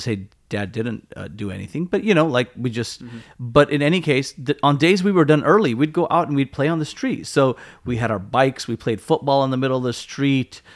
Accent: San Jose, California, United States; I think when we were growing up in San Jose, the bigger challenges were just everyone just wanted to be a part of a gang.

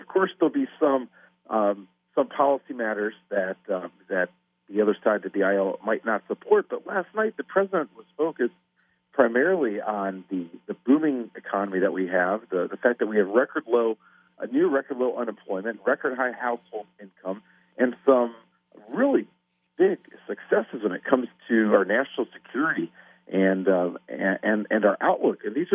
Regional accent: Midwest, United States; Iowa is a Midwestern state, and I'm from the Midwest as well.

